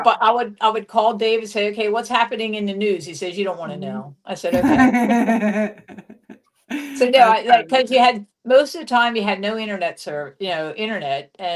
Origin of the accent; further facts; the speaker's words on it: York, Pennsylvania, United States; And because I was from York, Pennsylvania, they said